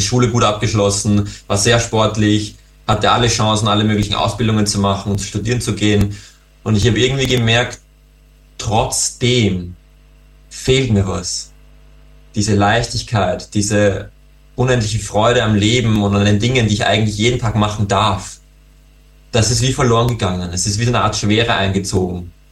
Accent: Vienna, Austria; now in Graz, Austria; Im Moment bin ich in Wien und ich bin auch aus Wien. Leben und wohnen tue ich zurzeit in Graz, dort studiere ich.

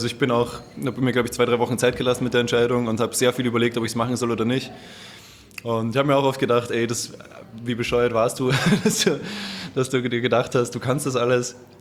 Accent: Vienna, Austria; Ich komme aus Wien.

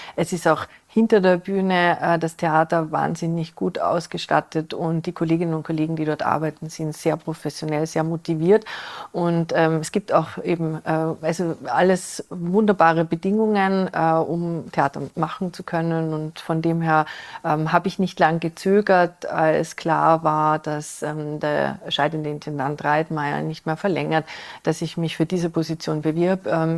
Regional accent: Linz, Upper Austria, Austria; Ich komme ja aus Linz, also aus Ostösterreich

